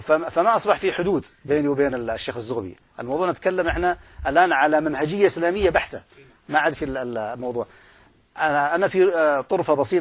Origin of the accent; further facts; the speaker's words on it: Saudi Arabia; الشيخ محمد الزغبي مصري وأنا سعودي